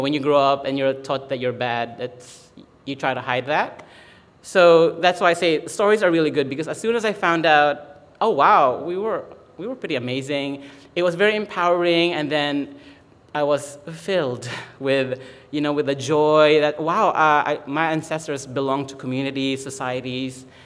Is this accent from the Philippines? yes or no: yes; Philippines; it made me think of myself as a Filipino as being like backwards. I was like, oh, the Philippines is so backward